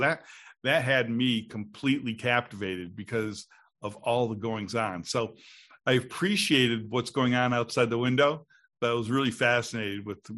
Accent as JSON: {"language": "English", "town": "Binghamton", "region": "New York", "country": "United States", "tie": "born or raised there", "said": "The simulator that you used was actually built in my hometown of Binghamton"}